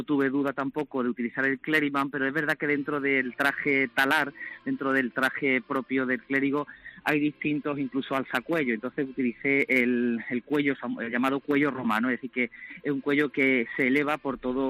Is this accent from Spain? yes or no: yes; Puente Genil, Andalusia, Spain; yo soy de Puente Genil